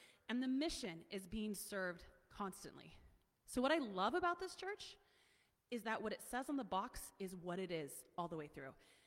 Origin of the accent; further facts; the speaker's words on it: United States; moved away as an adult; now in Canada; So I'm not Canadian, as probably all of you have figured out, but I'm from the U.S.